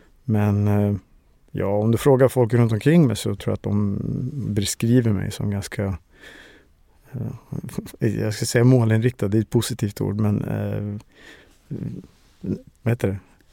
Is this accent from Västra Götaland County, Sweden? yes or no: no; Stockholm, Stockholm County, Sweden; Jag är uppväxt i Årsta utanför Stockholm med min mor som är gammal barnmorska